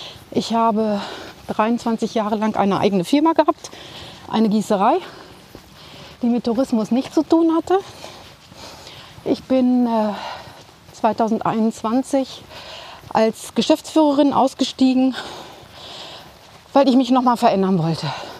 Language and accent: German; North Rhine-Westphalia, Germany; Ich komme ja ursprünglich auch aus dem Sauerland, bin aber selbst hier oben noch nicht gewesen.